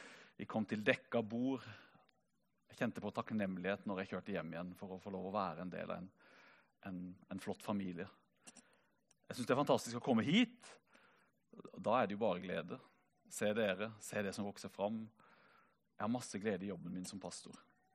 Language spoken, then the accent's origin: Norwegian; Songe, Agder, Norway; now in Kristiansand, Norway; Og så hører du på dialekten min, selv om den litt avslept, så kommer jeg ikke herifra. Jeg kommer ifra Songe i Aust-Agder, har vokst opp i Songe Frikirke. Har faktisk noe slekt langt uti på Flekkerøya.